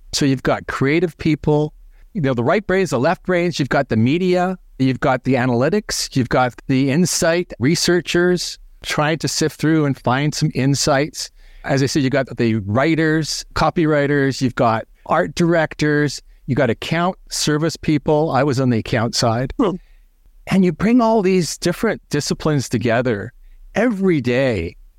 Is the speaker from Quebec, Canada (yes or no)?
no; British Columbia, Canada; I grew up on Vancouver Island, furthest western point of Canada. I grew up there.